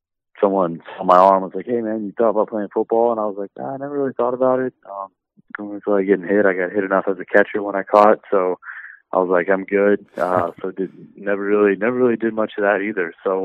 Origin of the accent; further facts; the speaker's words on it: Michigan, United States; born there; also born or lived in Louisiana / Connecticut / Colorado / Florida; now in New York, United States; So I was born in Michigan and lived in Louisiana, Connecticut, back in Louisiana, Colorado, Florida, before I ended up in, New York.